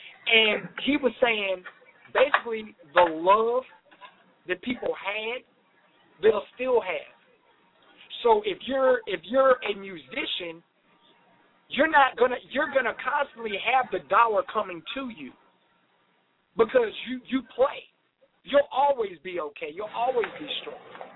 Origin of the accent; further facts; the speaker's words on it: Virginia, United States; I'm from Virginia, okay?